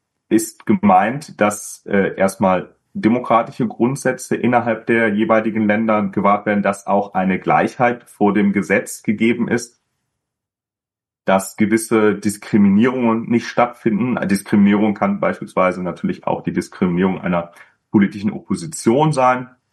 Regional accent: Germany; Wir werden natürlich als Deutsche

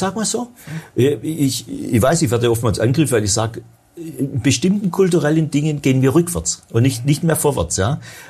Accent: Baden-Württemberg, Germany; ich bin Schwabe

